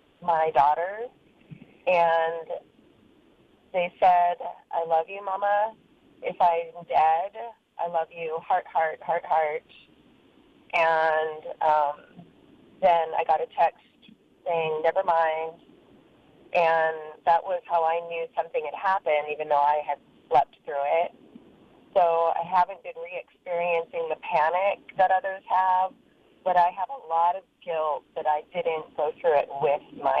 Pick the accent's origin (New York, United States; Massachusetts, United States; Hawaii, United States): Hawaii, United States; Kailua; I'm from Kailua.